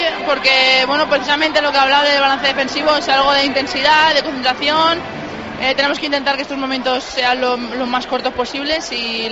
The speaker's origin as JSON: {"language": "Spanish", "town": "Tafira", "region": "Canary Islands", "country": "Spain", "said": "Bueno, cerca de Las Palmas, de Tafira."}